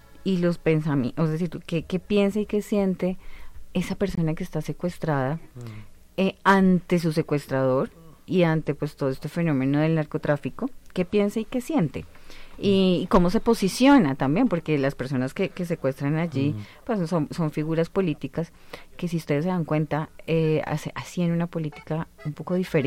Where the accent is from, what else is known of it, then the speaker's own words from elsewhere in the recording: Colombia; ¿Cómo somos los colombianos?